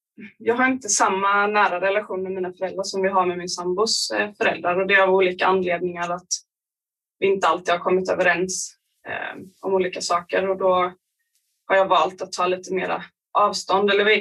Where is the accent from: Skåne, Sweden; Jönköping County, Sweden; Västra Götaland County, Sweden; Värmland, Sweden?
Jönköping County, Sweden; Nässjö; vi har bott i Jönköping i många år, jag och min sambo. Och vi köpte ett hus i Nässjö, där jag är uppvuxen. Och det ligger ungefär 30 minuter från Jönköping.